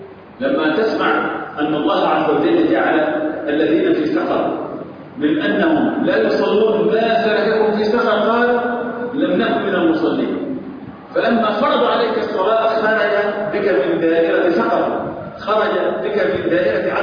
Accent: Aswan, Aswan Governorate, Egypt; أنا أفتخر بأن بلدي أسوان لها ديوان، ديوان أهل أسوان موجود في أربع مجلدات في مكتبة الأزهر

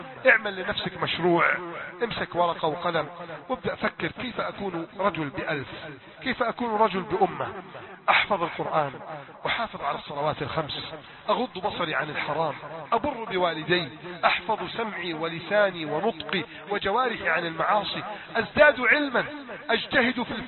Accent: Egypt; اللهم إنا نسألك أن تصلح حال بلدنا مصر

